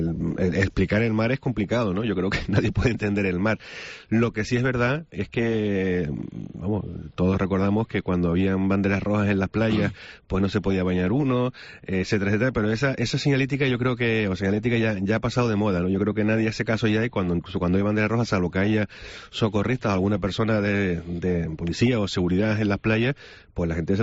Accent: Tenerife, Canary Islands, Spain; para los que somos de Tenerife lo sabemos, ¿no?

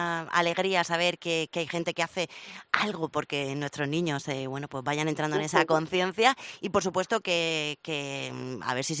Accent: Cartagena, Region of Murcia, Spain; Claro, y les llevo a mi tierra a contarles un acto en el que, si quieren, pueden participar porque mañana va a ser una verdadera locura. Un antes y un después en la Semana Santa de Cartagena

